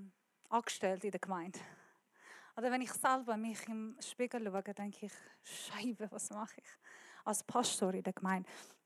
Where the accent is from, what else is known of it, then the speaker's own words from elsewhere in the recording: Iran; German is a second language; now in Germany; Ich bin Iranerin. Ich rede wirklich nicht gut Deutsch.